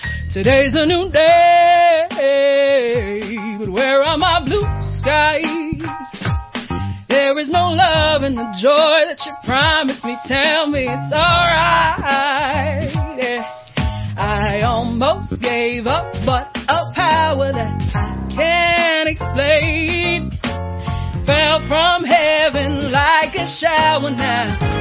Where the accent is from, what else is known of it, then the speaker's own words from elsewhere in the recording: Johannesburg, Gauteng, South Africa; I'm originally from Joburg.